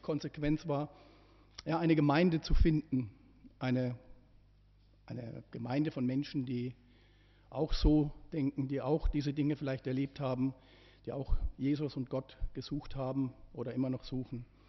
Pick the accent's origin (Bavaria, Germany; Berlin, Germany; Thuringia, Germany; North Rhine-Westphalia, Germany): Bavaria, Germany; Euerfeld; ich bin aus Euerfeld und 59 Jahre alt